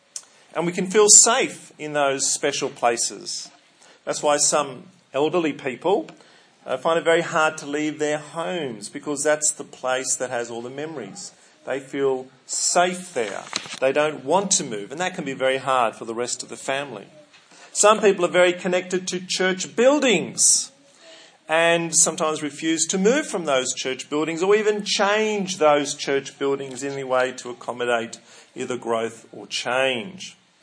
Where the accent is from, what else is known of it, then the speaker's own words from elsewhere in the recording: Surry Hills, New South Wales, Australia; One house for me is special is the house I grew up in Surrey Hills in Sydney.